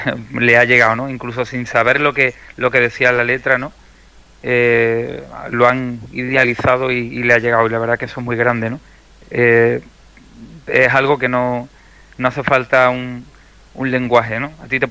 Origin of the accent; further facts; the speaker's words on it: Algeciras, Andalusia, Spain; también soy pregonero de mi tierra, de Algeciras, pregonero del carnaval